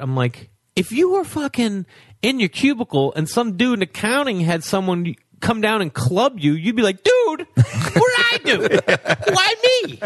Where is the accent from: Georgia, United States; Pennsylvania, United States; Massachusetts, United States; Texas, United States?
Massachusetts, United States; Stoneham; Stoneham, Mass. 15 minutes north of Boston up the up 93.